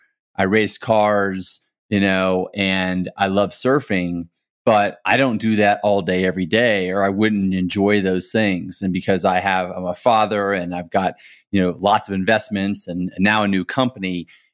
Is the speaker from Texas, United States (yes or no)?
yes; Texas, United States; You know, I grew up in Texas, and you know, I think anyone who grows up in Texas that leaves